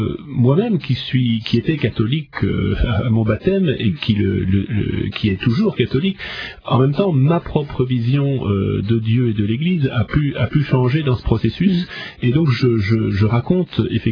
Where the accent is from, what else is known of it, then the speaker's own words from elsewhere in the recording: New York, United States; moved away; mon père est américain, et donc j'ai cette double nationalité par mon père, et j'ai vécu mon enfance à New York, et du côté de ma mère, une famille lyonnaise, donc restée en France